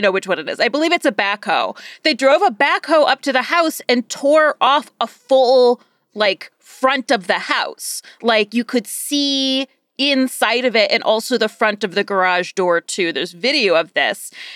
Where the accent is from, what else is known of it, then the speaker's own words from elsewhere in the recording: Midwest, United States; I'm from the Midwest, it looked like a house... after a tornado, literally.